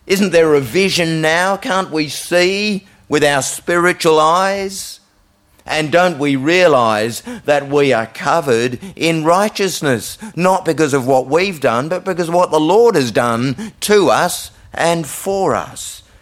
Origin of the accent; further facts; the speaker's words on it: Bridgetown, Western Australia, Australia; I come from Bridgetown. I'm just an oik from Bridgetown.